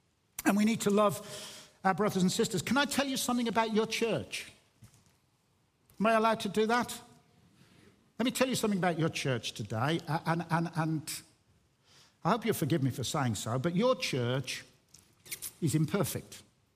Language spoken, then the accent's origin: English; Dudley, West Midlands, United Kingdom; accent: Dudley; how on earth can anybody listen to that accent or sound as if I'm from Dudley, of all places?